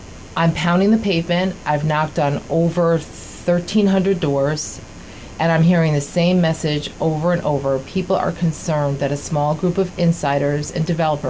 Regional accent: New York, United States; I grew up in the Capital District. I actually am a graduate of Shaker High School and have lifelong friends from high school. I have lived here my whole life.

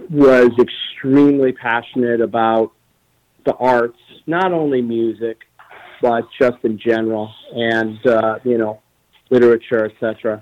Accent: Chicago, Illinois, United States; and that I was from Chicago, and it had a kind of a Chicago feel to it in some respects musically

